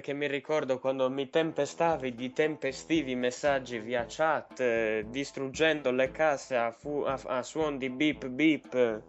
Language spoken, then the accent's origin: Italian; Cagliari, Sardinia, Italy; Non ho detto sardo, io non sono sardo, sono cagliaritano